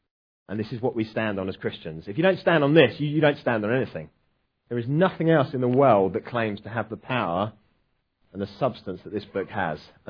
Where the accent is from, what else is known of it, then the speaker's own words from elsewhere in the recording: United Kingdom; But we're British, so we go, oh, no, I couldn't put him out.